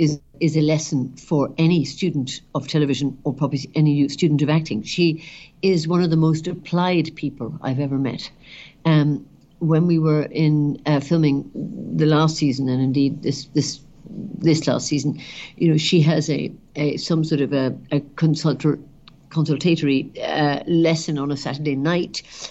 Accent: Ireland; There wasn't a lot growing up while I was growing up there.

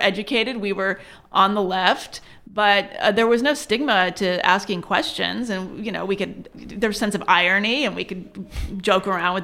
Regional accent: New Jersey, United States; also born or lived in Palo Alto / Austin, Texas; And I grew up, my father, he was kind of in academia for a while. So we lived in Austin, Texas, till I was about 9. And then we moved to suburban New Jersey.

